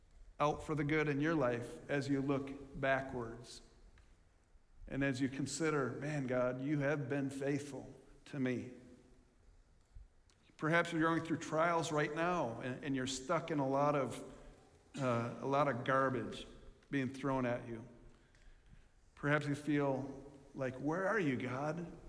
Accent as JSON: {"language": "English", "town": "Jamestown", "region": "New York", "country": "United States", "said": "there's my mom who met my dad there, and they got married, and I'm from Jamestown, New York."}